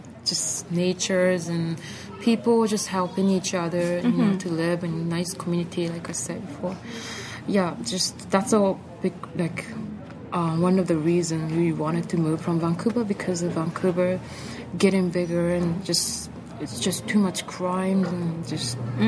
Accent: Hiroshima, Japan; now in United States; I'm from Hiroshima.

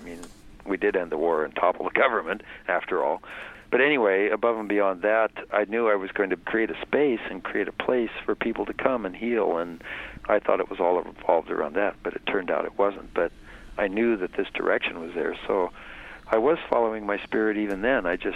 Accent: United States; moved away as an adult; now in Canada; I grew up in America to start with, and then I organized draft resistance and stuff during the war in Vietnam

